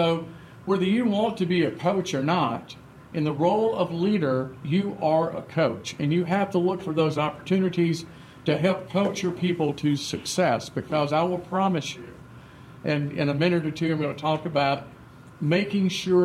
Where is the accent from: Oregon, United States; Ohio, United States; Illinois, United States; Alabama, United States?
Alabama, United States; I mentioned I'm from Alabama.